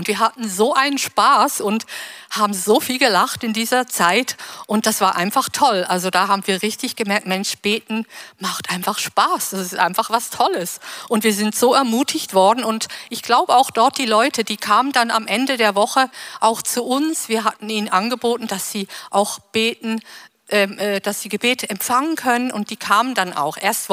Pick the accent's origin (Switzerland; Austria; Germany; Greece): Switzerland; Das hatte ich noch nie vorher, weil ich bin ja Schweizerin.